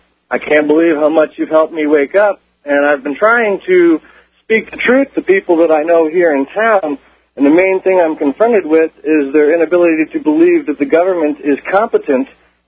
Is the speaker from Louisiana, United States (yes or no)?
yes; New Orleans, Louisiana, United States; I'm from New Orleans here.